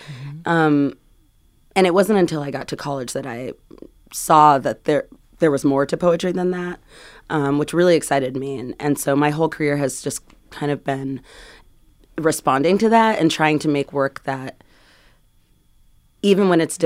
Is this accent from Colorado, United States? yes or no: no; California, United States; You know, I grew up in California, and we're reading Robert Frost, and I'm like, I've never seen snow.